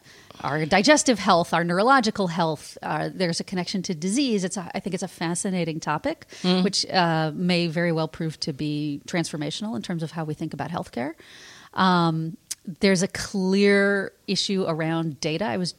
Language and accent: English; Chicago, Illinois, United States; And my hometown newspaper in Chicago was running a 4-part article series on genetic engineering.